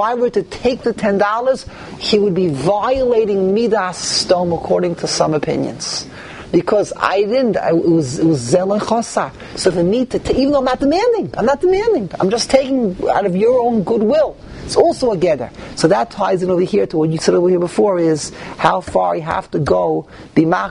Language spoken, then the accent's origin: English; Flatbush, New York, United States; You're from Borough Park. I'm from Flatbush.